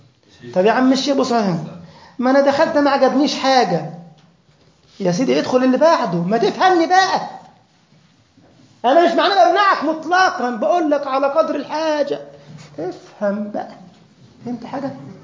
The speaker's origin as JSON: {"language": "Arabic", "country": "Egypt", "said": "سوق حتى الناس بينطقوها بالهمزة عندنا في مصر"}